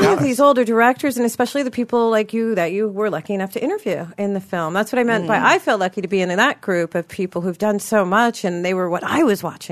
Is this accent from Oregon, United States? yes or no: no; Long Island, New York, United States; I'm from Long Island.